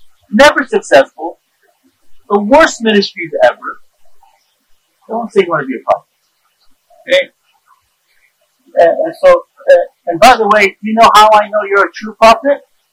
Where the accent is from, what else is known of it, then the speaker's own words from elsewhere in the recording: South Korea; English is a second language; moved away; You know, when I was growing up in South Korea, I never saw a homeless person, by the way.